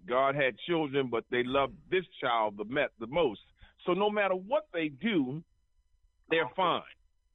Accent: Baltimore, Maryland, United States; I'm from Baltimore.

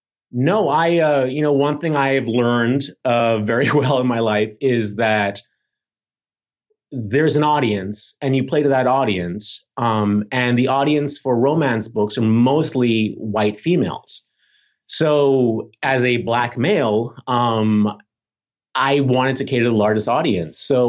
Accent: Bahamas; Growing up in the Bahamas is different from growing up in the United States.

